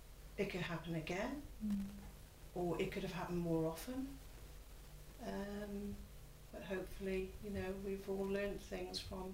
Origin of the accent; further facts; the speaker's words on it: Tenby, Wales, United Kingdom; growing up in Tenby, you were just go down the beach, rain or shine, you'd go on the beach.